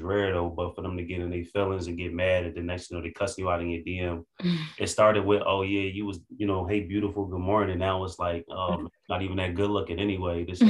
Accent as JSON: {"language": "English", "town": "Philadelphia", "region": "Pennsylvania", "country": "United States", "said": "I'm from West Philly, a graduate community with the Lincoln University community. Did a little trade school, CDL, over the road back in Philly."}